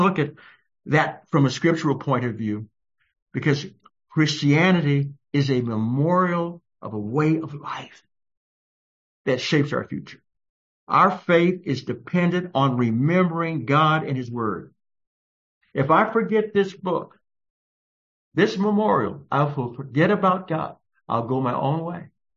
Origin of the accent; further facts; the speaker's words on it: United States; born there; I'm thankful that, you know, I was born in America.